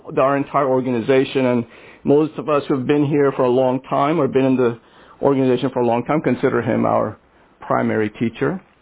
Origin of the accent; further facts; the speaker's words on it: India; I grew up in India where there were riots in the streets, and I saw them firsthand.